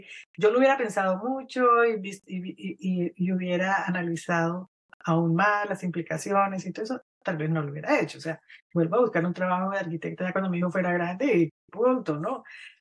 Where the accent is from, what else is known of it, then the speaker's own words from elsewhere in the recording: Bogotá, Colombia; de donde yo crecí, en Bogotá, ¿no? Pues, aunque vivíamos cerca de una montaña y todo eso